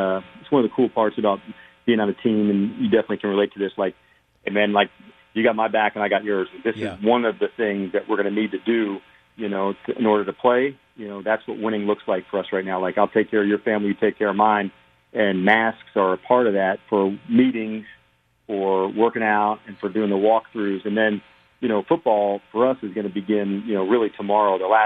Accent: New Jersey, United States; And I can remember, you know, for me, I growing up in New Jersey and, you know, going over to Fairleigh Dickinson to be the Giants

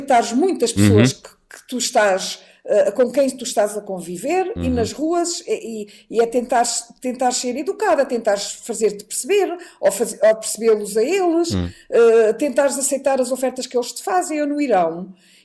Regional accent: Portugal; como pessoa que nós vivemos em Lisboa e em Portugal, somos portugueses

